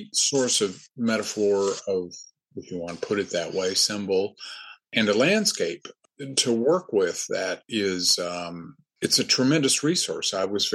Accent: Kentucky, United States; most of the writers whose work I'm familiar with from Kentucky, we were intimately connected to the natural world.

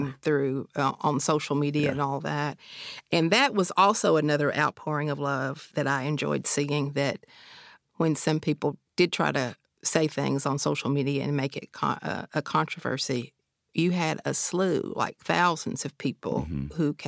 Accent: Appalachia, United States; Like you said, we both identify as Appalachian.

